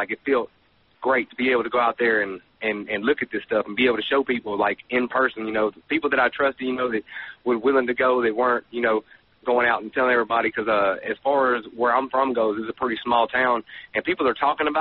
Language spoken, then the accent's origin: English; Arkansas, United States; I mean, I lived here I was born and raised in Arkansas. I know what a hoot owl sounds like.